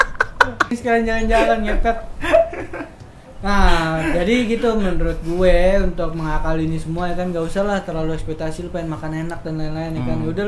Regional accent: Jakarta, Indonesia; Karena kan lu tahu sendiri kan ibu kota ini, Jakarta kota gue ini kan macetnya minta ampun.

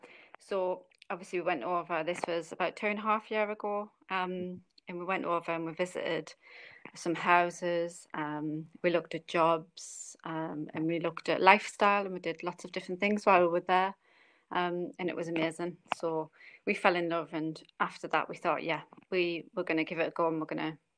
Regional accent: Sunderland, North East England, United Kingdom; and I'm from Sunderland.

